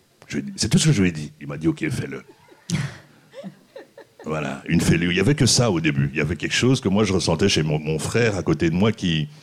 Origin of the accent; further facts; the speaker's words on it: DR Congo; Et j'ai pris le Maroc, moi, en tant que Congolais.